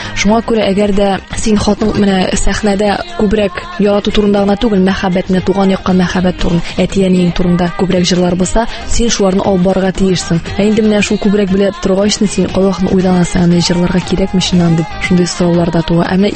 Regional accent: Aznakayevo, Tatarstan, Russia; now in Kazan, Russia; Мин үзем Озакай ягыннан инде, Озакайда туып үстем. Хәзерге вакытта Казанда яшим.

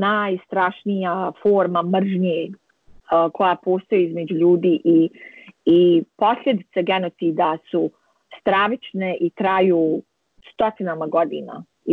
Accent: Bosnia & Herzegovina; nisam iz Srebrenice, ali ja sam iz Bosne i Hercegovine

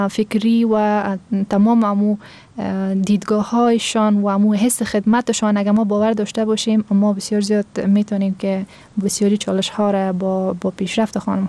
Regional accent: Afghanistan; ما افغان هستیم،

